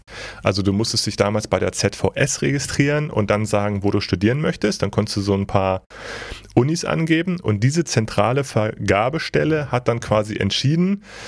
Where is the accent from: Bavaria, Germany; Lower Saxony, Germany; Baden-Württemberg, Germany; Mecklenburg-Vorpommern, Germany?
Lower Saxony, Germany; Göttingen; Ich komme ja aus Göttingen. Göttingen ist halt nicht so, ich meine, Göttingen ist eine Unistadt, ja, Universitätsstadt, genau wie Münster und so, und eigentlich echt schnuckelig, aber wenn du in so einer Stadt groß geworden bist